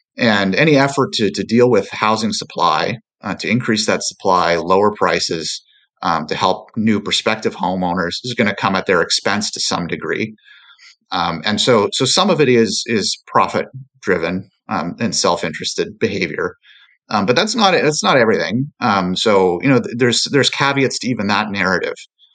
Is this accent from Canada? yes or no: yes; Kitchener-Waterloo, Ontario, Canada; So my hometown and Kitchener-Waterloo, an extended commuting distance from Toronto, but it's still a bit of a stretch.